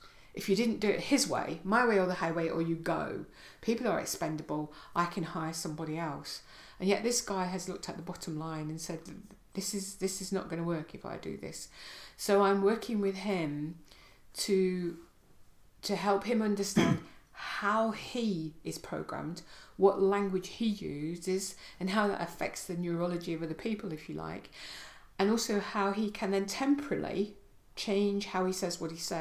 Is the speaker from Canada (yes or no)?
no; England, United Kingdom; And yet I'm English, and I like this positive side.